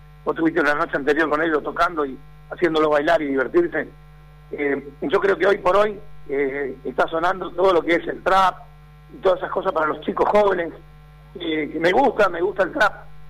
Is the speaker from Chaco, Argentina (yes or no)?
yes; Campo Largo, Chaco, Argentina; a mi pueblo, a Campo Largo, deseándole un feliz cumpleaños a mi pueblo, que extraño tanto, tengo un montón de parientes todavía allí